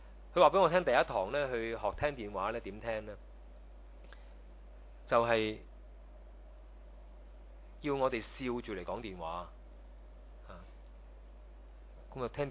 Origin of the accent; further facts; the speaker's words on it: China; 好像我们中国人说人的学习呢逆水行舟嘛